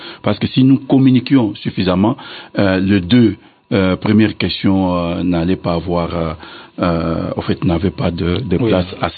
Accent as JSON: {"language": "French", "country": "DR Congo", "said": "Le calendrier, chez nous, en RDC"}